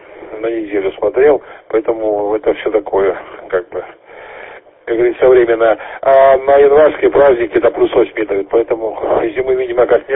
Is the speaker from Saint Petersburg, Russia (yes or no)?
no; Krasnodar, Krasnodar Krai, Russia; Я из Краснодара.